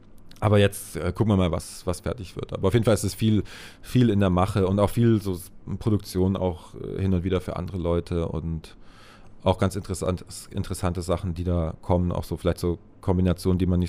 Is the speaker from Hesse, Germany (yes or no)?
no; Baden-Württemberg, Germany; also bei uns in Baden-Württemberg gibt es halt den klassischen Trollinger, so ein süßer Rotwein